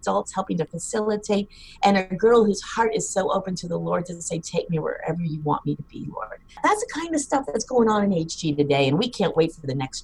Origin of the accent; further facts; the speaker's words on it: Cincinnati, Ohio, United States; I'm really from Cincinnati. I was going into Northern Virginia, Washington, D.C. area, and boy, was that a different world for me.